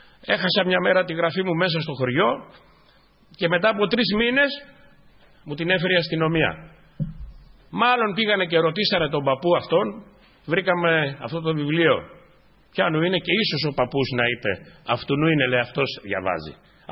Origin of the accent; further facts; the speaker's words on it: Polydendri, Greece; Εκεί στο χωριό μου ήταν ένα μικρό χωριό 500 κατοίκων, είναι το Πολυδέντρη.